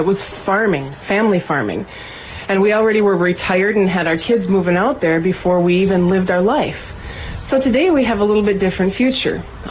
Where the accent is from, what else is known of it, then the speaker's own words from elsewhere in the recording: Minnesota, United States; It's a part of being a Minnesotan, or I don't think that the only place that we raise good people in this state is in the rural area.